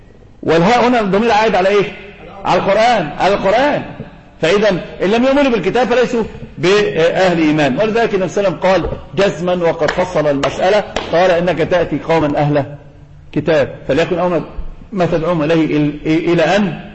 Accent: Egypt; الله هذا منتشر عندنا في مصر يا شيخ

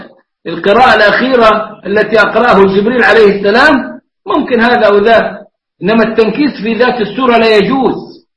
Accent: Upper Egypt, Egypt; أنا لما نشأت في الصعيد مذهبنا هناك مالكي، وأنا تعلمت المذهب الحنفي في الأزهر

